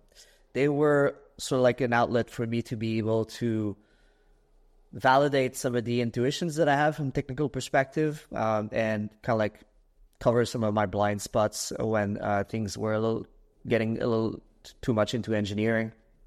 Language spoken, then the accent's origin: English; Quebec City, Quebec, Canada; I'm from Canada, small city. I mean, I'm from Quebec City, Canada.